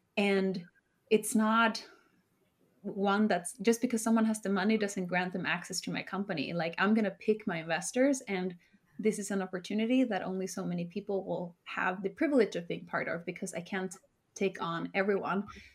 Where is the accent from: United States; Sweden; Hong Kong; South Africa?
Sweden; I was born and raised in Sweden. Both my parents are from Chile. So they immigrated to Sweden during the Pinochet dictatorship.